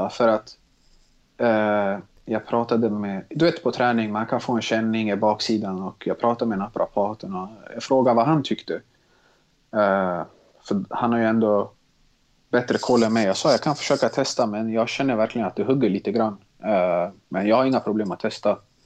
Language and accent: Swedish; Stockholm, Stockholm County, Sweden; Jag är uppvuxen i Tensta, flyttade när jag var 6 år till Mälarhöjden Bredäng.